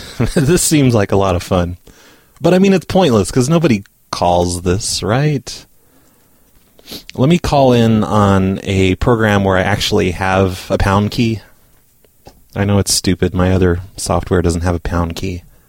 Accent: United Kingdom; I forgot that I'm British.

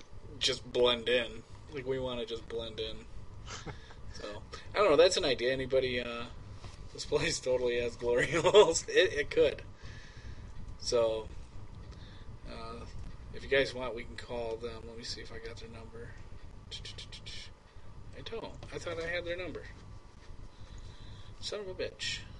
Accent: Michigan, United States; I've said it. I don't care. I'm from Michigan.

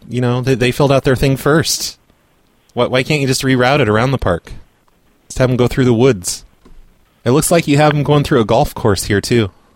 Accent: Oregon, United States; Sorry, I'm from Oregon. Calling from Oregon.

